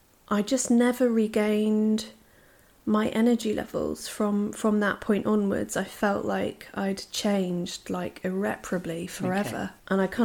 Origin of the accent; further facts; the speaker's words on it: Wales, United Kingdom; now in Bristol, United Kingdom; I'm in my mid-30s. I'm a counsellor from North Wales, but I've been living in Bristol for about 12 years.